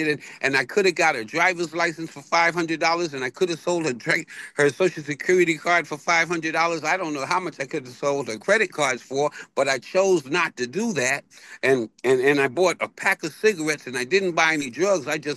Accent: Bronx, New York, United States; born there; I was born in South Bronx in 1959. There was no such thing as an addict or an alcoholic in any of my New York days, right?

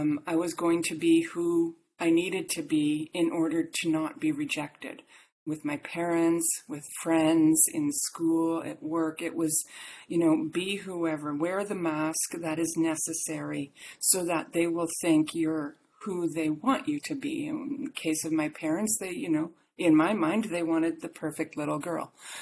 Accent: Canada; now in Dubai, United Arab Emirates; I was born in Canada. I'm from Canada. I live in Dubai now, but I'm from Canada, and that's where I spent most of my life.

